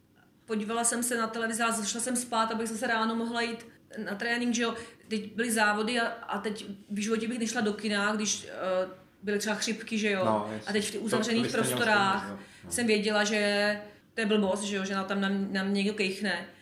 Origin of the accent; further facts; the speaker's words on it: Žleby, Central Bohemian Region, Czechia; ta bydlela kousek vedle mě ve Žlebech, jsem pocházela ze Žlebu.